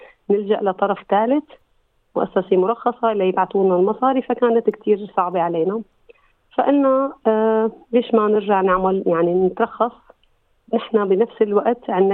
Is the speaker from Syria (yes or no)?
yes; Syria; now in Australia; أنا من سوريا والشي، وصار لي حوالي 7 سنوات بأستراليا، 7 لـ8 سنوات، فنحن جداد نعتبر كلياتنا، فتركنا بلدنا بمآسي ووجع يعني وخروج.